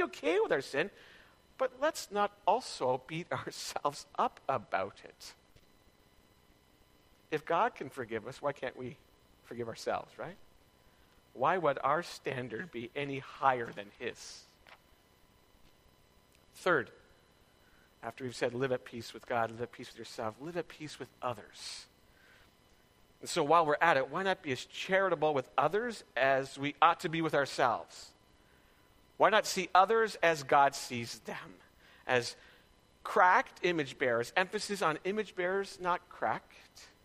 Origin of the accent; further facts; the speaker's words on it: Chilliwack, British Columbia, Canada; I'm from Chilliwack. Want to try that one out?